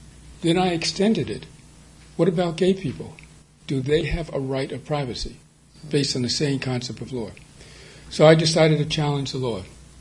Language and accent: English; New York, United States; I'm from New York, and I'm outraged.